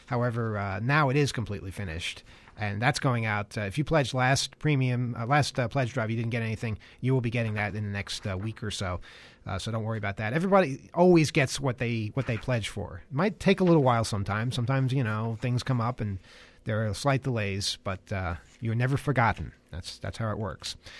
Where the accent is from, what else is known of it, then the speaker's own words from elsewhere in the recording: United States; I'm an American. I don't understand that.